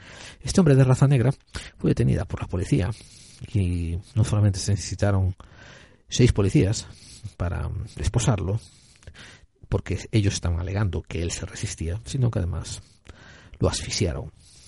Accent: Spain; born there; Yo nací en España, pero seguramente algunos antepasados míos hace 300 años fueron marroquíes, por eso yo ahora tengo la tez un poco aceitunada y el pelo un poquito rizado, pero me puedo considerar un blanco español.

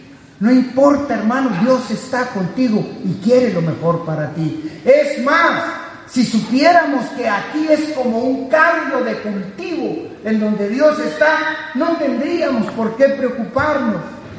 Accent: Guatemala; te vas a Guatemala, de donde soy yo

